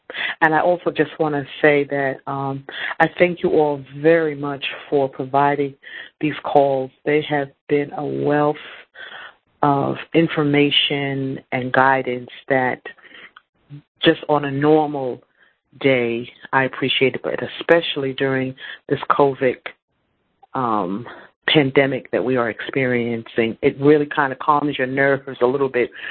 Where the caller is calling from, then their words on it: New York, United States; I'm calling from Shinnecock Nation.